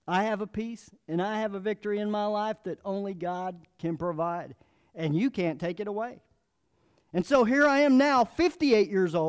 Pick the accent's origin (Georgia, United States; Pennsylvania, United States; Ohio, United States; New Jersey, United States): New Jersey, United States; North Arlington; I grew up in North Arlington, and I learned that life was all about materialism, winning, partying, and sex.